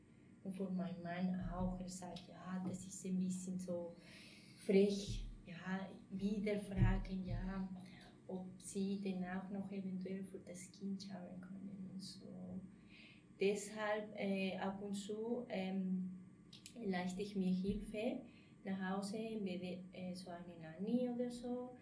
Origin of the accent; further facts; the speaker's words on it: Mexico; German is a second language; now in Switzerland; ich bin geboren in Mexiko, ich bin Mexikanerin. Ich bin hier in der Schweiz angekommen vor etwa 8 Jahren, das war in der 2012. Ich bin verheiratet mit einem Schweizer